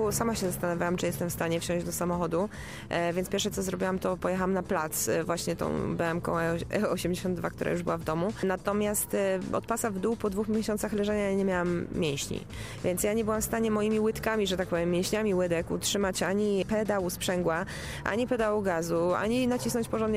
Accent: Jelenia Góra, Lower Silesian Voivodeship, Poland; Pochodzę z Jeleniej Góry, więc tam też się uczyłam i kończyłam edukację

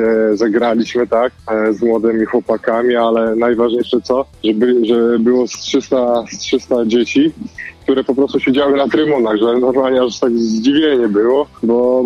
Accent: Białystok, Podlaskie Voivodeship, Poland; jestem z Białegostoku, jeździmy właśnie między tymi miastami

